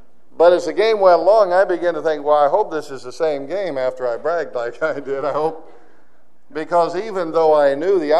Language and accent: English; Lima, Ohio, United States; I'm from Ohio. I grew up in Ohio, in Lima, Ohio, and they have Buckeyes over there.